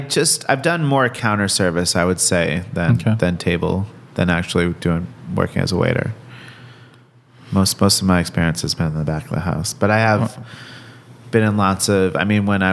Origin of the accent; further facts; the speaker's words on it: Fairfield, Connecticut, United States; now in Portland, United States; I'm from Fairfield, Connecticut.